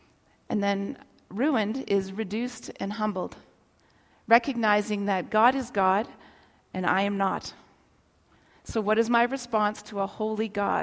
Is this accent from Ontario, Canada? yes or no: yes; Toronto, Ontario, Canada; because I was raised in Toronto